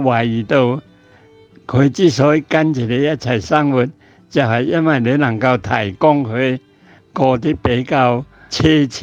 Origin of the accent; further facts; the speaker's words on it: Fujian, China; moved away; 我哋家庭咧，喺1957年由我乡下福建省嚟到香港咧